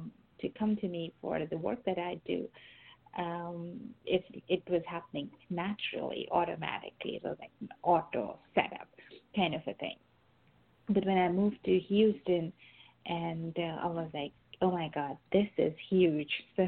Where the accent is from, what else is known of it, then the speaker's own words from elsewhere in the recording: Karachi, Sindh, Pakistan; English is a second language; also born or lived in Connecticut; now in Texas, United States; So the climate, the weather, it took me back to my home country. Karachi has a similar kind of climate, the weather. the heat, and so it's like for the last 4 years living in Connecticut, I had completely forgotten.